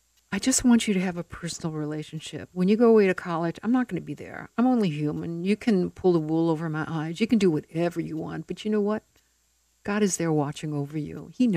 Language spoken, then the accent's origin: English; Honolulu, Hawaii, United States; Grew up in Honolulu. I went to Sacred Hearts Academy for 13 years.